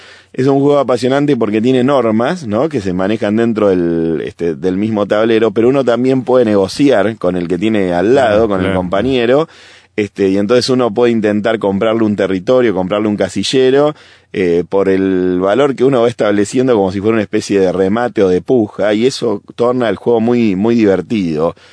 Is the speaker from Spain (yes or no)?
no; Argentina; Yo soy argentino, un país típicamente de campo